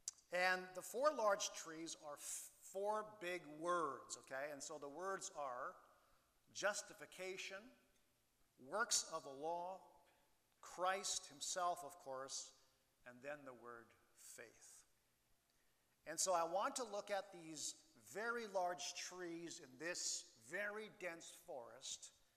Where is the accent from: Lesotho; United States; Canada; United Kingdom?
Canada; I had to learn to live as a Canadian because we were Canadians, but I had to learn to live as a Canadian in Canada, as a resident of Canada, full-time for the first time.